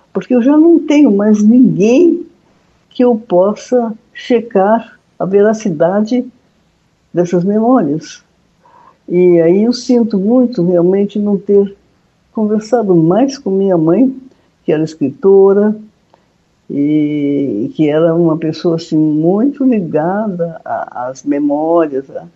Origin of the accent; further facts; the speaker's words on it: São Paulo, Brazil; moved away as an adult; porque depois disso minha família se mudou para São Paulo, e aí eu me criei em São Paulo até, enfim, uma certa idade, quando fui para a Europa, etc., e passei a vida sempre em vários países.